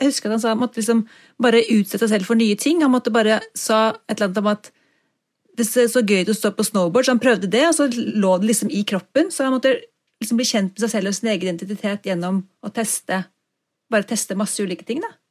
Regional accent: Bærum, Akershus, Norway; also born or lived in Oslo; now in Trondheim, Norway; jeg bodde på Østlandet før. Født og oppvokst I Bærum, og bodde mange år I Oslo, før jeg flyttet til Trondheim, hvor jeg bor nå, sammen med mannen min.

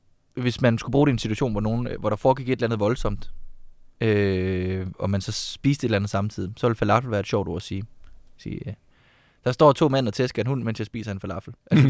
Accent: Horsens, Central Denmark Region, Denmark; also born or lived in Frederikshavn; Altså, jeg er født i Frederikshavn, voksede op i Horsens.

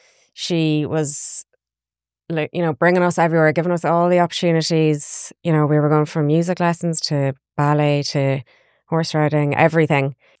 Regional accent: Mountmellick, Leinster, Ireland; I'm from Laois, yeah. I grew up in Mount Mallock, outside Mount Mallock, and I'm now back in Laois after studies and Dublin. And so I'm back in Kilnard in Laois.

